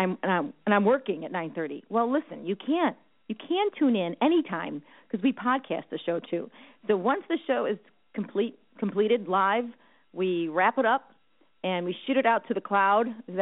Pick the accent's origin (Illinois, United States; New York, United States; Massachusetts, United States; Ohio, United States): Illinois, United States; Chicago; We do in Chicago. We love that deep dish.